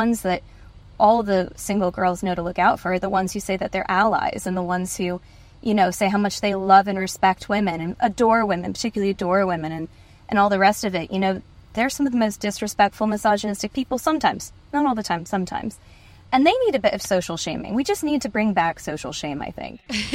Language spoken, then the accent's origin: English; United States; particularly about the fact that I'm from America and things, it's factually true, guys, and I'm well aware where I'm from